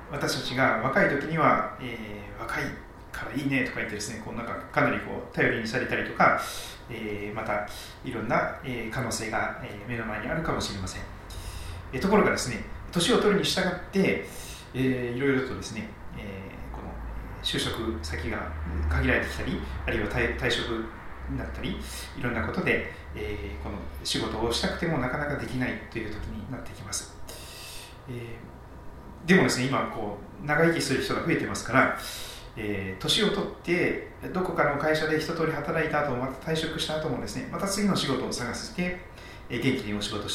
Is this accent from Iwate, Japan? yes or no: no; Kochi, Japan; now in Saitama, Japan; 私は四国の高知県で生まれ育ったので、もう海が大好きなんですね。で、海なし県でこの埼玉に来ると